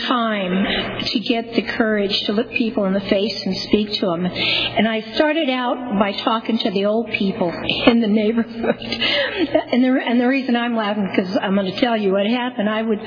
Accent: Clovis, California, United States; also born or lived in Fresno; I was born in Fresno and raised in Clovis, so I small ranching community, kind of the way Visalia was and Lindsay and all the Reedleys and the smaller towns around.

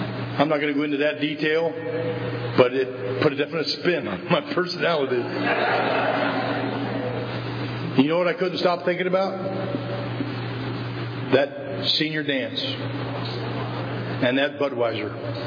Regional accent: Illinois, United States; See, I'm from Illinois. Illinois has an old law.

